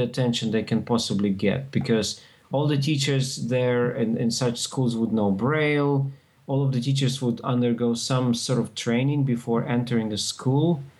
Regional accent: Ukraine; English is a second language; I grew up in Ukraine, which is a neighboring country of Poland, interesting enough. It borders Poland on the east side.

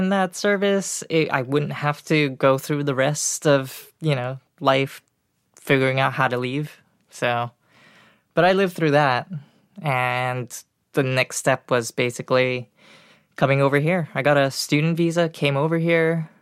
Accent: Singapore; moved away as an adult; now in United States; I was born in Singapore.

